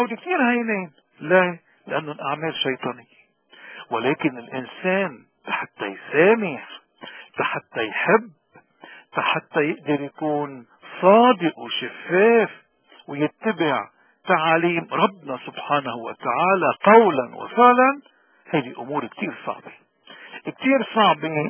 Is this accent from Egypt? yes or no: no; Lebanon; من هون اليوم نحن كمواطنين لبنانيين عم نواجه إغراءات كتيرة